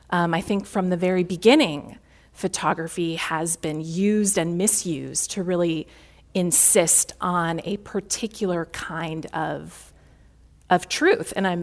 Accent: Chicago, Illinois, United States; and I say this as a Midwesterner born and raised in Chicago, too often we think this is perhaps a Southern issue or someone else's issue. It's very much in my backyard here in Chicago.

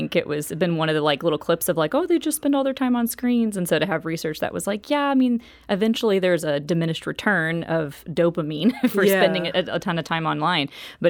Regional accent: the South, United States; I'm from the South, so I need to be polite in my facial expression.

